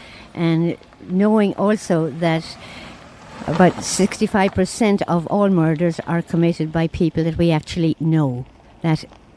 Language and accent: English; New York, United States; And I came from New York, and we met, fell in love, and the rest is history.